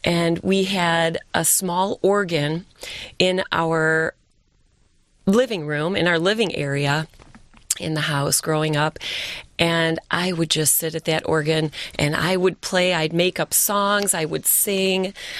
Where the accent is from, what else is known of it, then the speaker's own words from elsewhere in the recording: Livonia, Michigan, United States; I grew up in Livonia, Michigan. I grew up in a small house with three other siblings and my mom and dad.